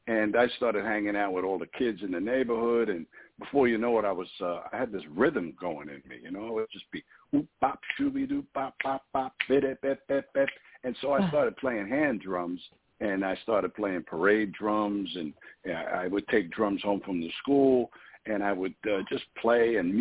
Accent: New York City, New York, United States; born there; And I was born right in New York City, you know, in the surrounding areas.

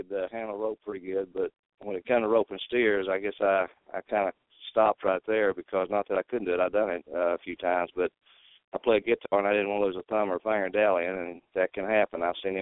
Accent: Arkansas–Oklahoma border, United States; Yeah, I grew up in the Arkansas, Oklahoma border country. It was Badland country, outlaws, and that kind of thing.

